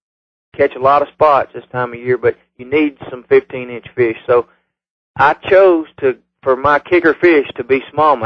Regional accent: Mississippi Delta, United States; I grew up here on the Delta, on the Mississippi River

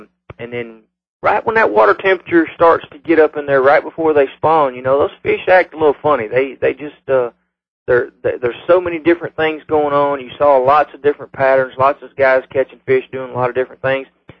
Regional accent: Mississippi Delta, United States; I grew up here on the Delta, on the Mississippi River

